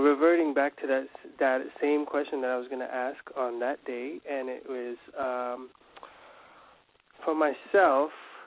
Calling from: Canada; and I'm calling from Canada.

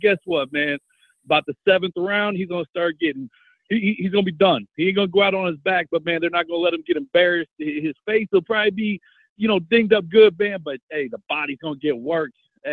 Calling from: Chicago, Illinois, United States; Call over out of Chicago, Illinois.

